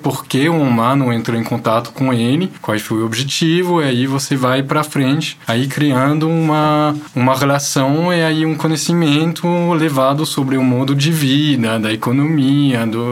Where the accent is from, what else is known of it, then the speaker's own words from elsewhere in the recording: Belgium; Portuguese is a second language; como dá para se escutar, eu sou belga.